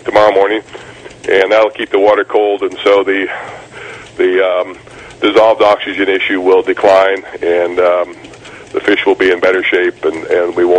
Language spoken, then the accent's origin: English; Sacramento, California, United States; I grew up in Sacramento and went to American River Junior College.